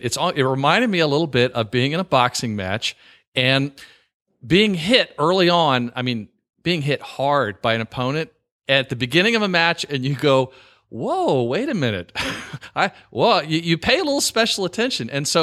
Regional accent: the South, United States; I live in Virginia and I grew up in the South, but I loved living in New York and I have a lot of friends back there.

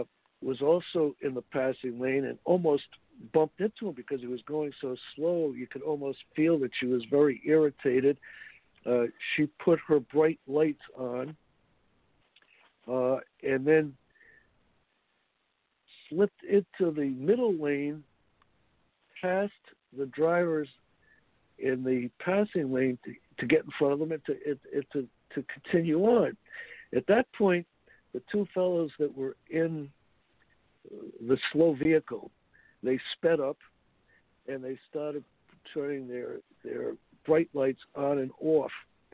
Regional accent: Woonsocket, Rhode Island, United States; they were heading back to our hometown, not only Don and Sandra's, but my hometown of Woonsocket, Rhode Island.

